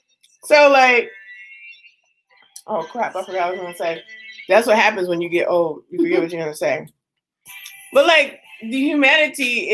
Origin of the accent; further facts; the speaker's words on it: the West, United States; I'm on the East Coast anyway. You know, I'm from like from the West where we just love each other.